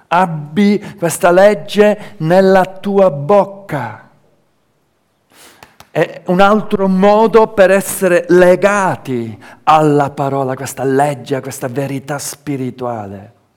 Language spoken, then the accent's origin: Italian; Calabria, Italy; also born or lived in Switzerland; Siamo calabresi, condizionati dalla nostra cultura. E io oggi posso dire con piena convinzione che sono calabrese, sapete perché? Ieri al convegno ho capito che per l'Italia, avendo la doppia cittadinanza, per l'Italia io non sono più svizzero. Io sono italiano e basta.